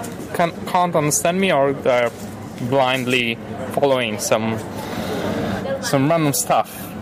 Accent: Poland; English is a second language; I'm from Poland.

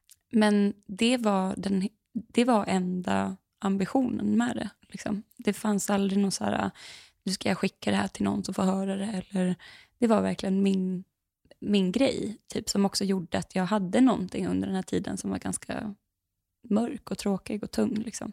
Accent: Dalarna County, Sweden; Alltså sommaren 2016 så var jag hemma i Dalarna.

